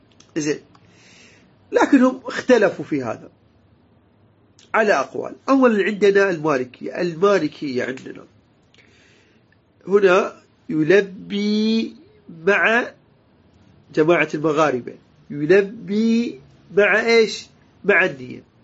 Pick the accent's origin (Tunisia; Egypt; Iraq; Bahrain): Iraq; إحنا عندنا بالعراق